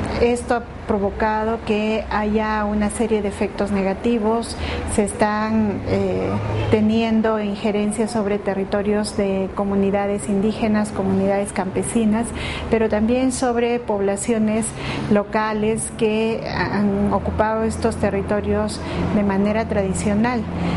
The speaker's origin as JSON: {"language": "Spanish", "country": "Peru", "said": "soy de Perú"}